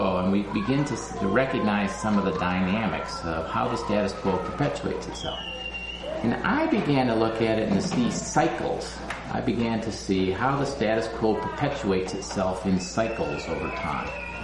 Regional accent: Chicago, Illinois, United States; moved away as an adult; now in Decorah, United States; I was born and raised in Chicago and did most of my work in low-income grassroots communities in Chicago for 20 years, and then 6 years ago, my family moved to rural Iowa, to Decorah, Iowa.

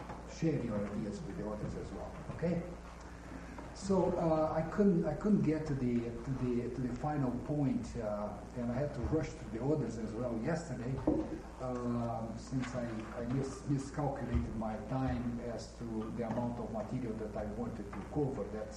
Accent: Brazil; now in Chicago, United States; I'm originally from Brazil, and where I have been teaching theology and also being a pastor in the countryside.

